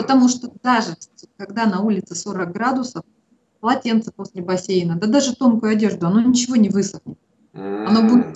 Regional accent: Irkutsk, Irkutsk Oblast, Russia; moved away as an adult; also born or lived in Moscow; now in United States; Я родилась в Иркутске, первые 20 лет жизни там жила, а потом уже до переезда в Америку мы жили в Москве.

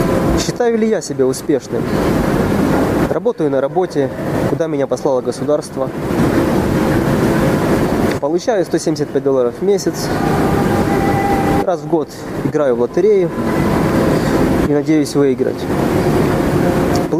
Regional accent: Ukraine; я тоже из Украины.

